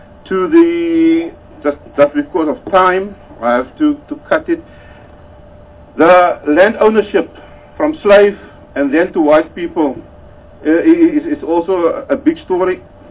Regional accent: Jonkershoek, Western Cape, South Africa; I'm from the Jonkershoek Forestry Community, and that's outside Stellenbosch.

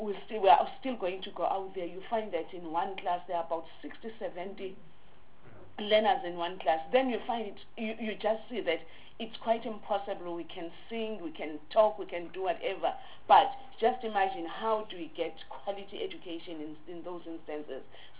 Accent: South Africa; And really, for me, looking there as a South African citizen, it was a concern.

